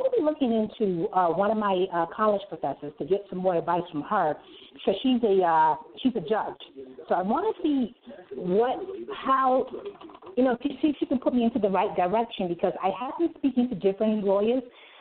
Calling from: New York City, New York, United States; I'm calling from New York City.

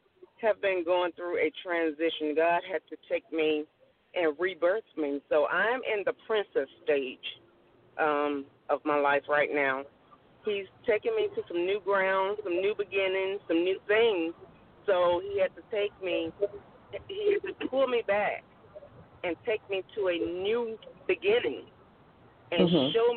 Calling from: Huntsville, Alabama, United States; I'm calling from Huntsville, Alabama.

